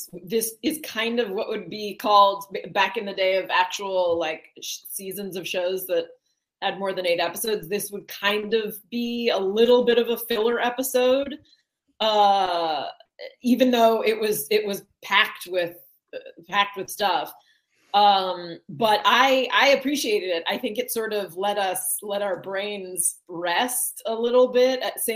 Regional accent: New Jersey, United States; I'm from New Jersey, so

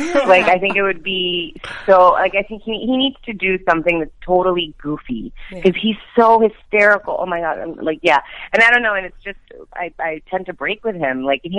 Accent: Puerto Rico; born there; I am Latina. I was born in Puerto Rico. My parents are are Cuban, but I feel Cuba Rican.

